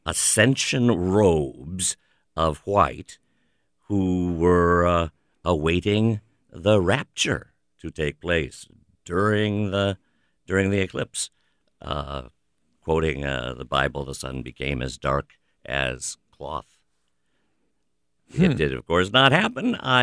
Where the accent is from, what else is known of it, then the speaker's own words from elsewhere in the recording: Cedar Falls, Iowa, United States; the edge of that path went through my hometown of Cedar Falls.